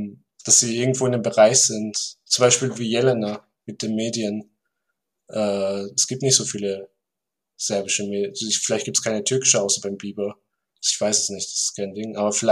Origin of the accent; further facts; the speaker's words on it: Hard, Vorarlberg, Austria; Also ich bin aus Hart und in Bregenz sind wir in die Schule gegangen.